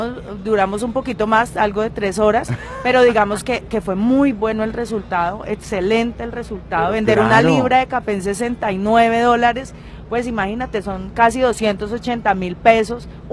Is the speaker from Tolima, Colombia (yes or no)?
yes; Rioblanco, Tolima, Colombia; yo soy del sur del Tolima, yo soy de un municipio muy cercano acá a Planadas que se llama Río Blanco, Tolima, y nosotros, por supuesto, allá también somos cafeteros.